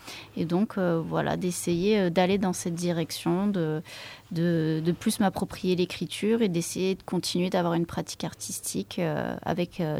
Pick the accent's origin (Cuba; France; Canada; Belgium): France; Provence-Alpes-Côte d'Azur; Alors moi, je viens de la région de Sisteron, donc qui n'est pas du tout loin, de l'autre côté de la montagne.